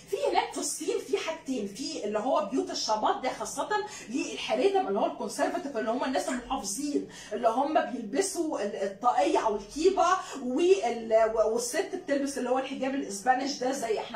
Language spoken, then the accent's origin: Arabic; Egypt; فلما رحت كانوا مستغربين ان انا قلت لهم انا مصريه